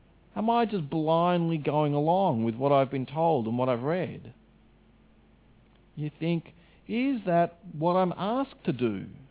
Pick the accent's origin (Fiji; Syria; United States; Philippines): Fiji; We're not from Hawaii, we're from Fiji.